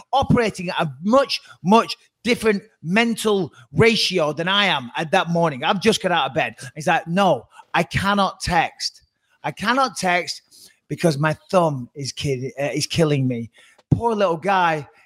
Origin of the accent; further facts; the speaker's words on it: Clitheroe, North West England, United Kingdom; I never went to many concerts growing up in Clitheroe